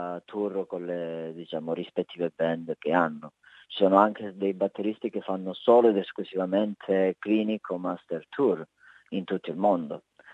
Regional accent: Calabria, Italy; sta sempre lì vicino al mio paese, anzi in città, a Catanzaro

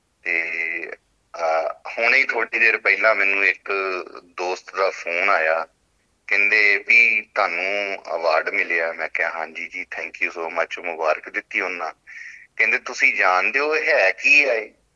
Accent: Dhariwal, Punjab, India; now in Australia; ਮੈਂ ਗੁਰਦਾਸਪੁਰ ਦੇ ਨਾਲ ਧਾਰੀਵਾਲ ਦਾ ਰਹਿਣ ਵਾਲਾ, ਤੇ ਵਾਈਫ ਮੇਰੇ ਪਠਾਨਕੋਟ ਦੇ ਨੇ, ਤੇ ਅਸੀਂ 2009 ਦੇ ਵਿੱਚ ਆਸਟ੍ਰੇਲੀਆ ਆਏ ਸੀ।

